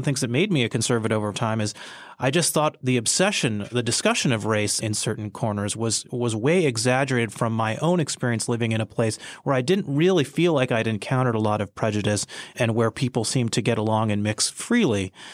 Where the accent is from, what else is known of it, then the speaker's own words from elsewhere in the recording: Michigan, United States; I mean, when I was growing up in Michigan, I lived in a very integrated neighborhood where there were blacks, Hispanics, Asians.